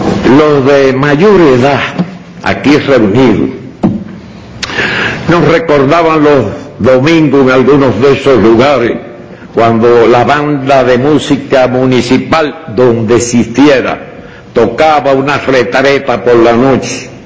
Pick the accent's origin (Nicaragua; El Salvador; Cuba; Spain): Cuba; Santiago de Cuba; also born or lived in Virán; Yo nací en el campo, en Virán, municipio ahora es de Cueto, antes era Bellavicero, ahora soy cuetense y holguinero, pero me eduqué en Santiago